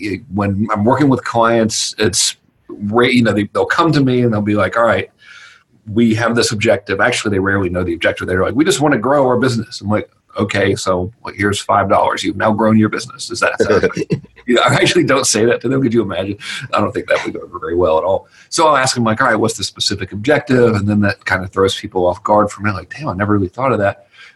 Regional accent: Georgia, United States; So what it means basically in normal redneck terminology, I'm from Georgia

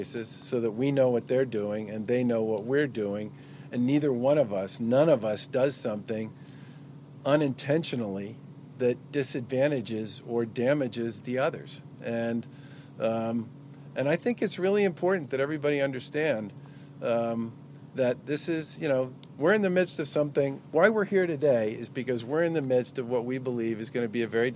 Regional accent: Swampscott, Massachusetts, United States; When I'm out touring or visiting places, just going for a walk in my hometown of Swampscott, I wear a mask.

